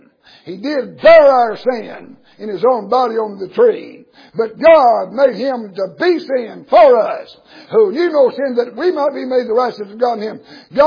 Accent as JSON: {"language": "English", "region": "the South", "country": "United States", "tie": "born or raised there"}